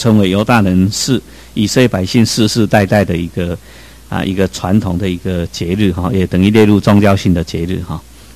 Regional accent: Taiwan; 所以我们在台湾，虽然我们台湾人数不多

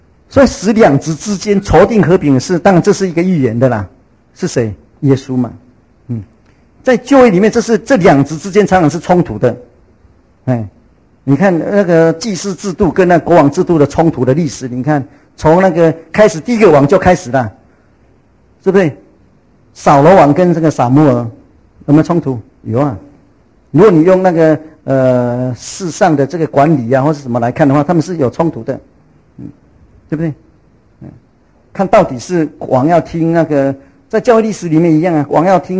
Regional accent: Taiwan; moved away; 其实我已经出国很久，我已经出国24年了，所以距离很有一点距离。所以我有时候我回来，我是台湾人啊

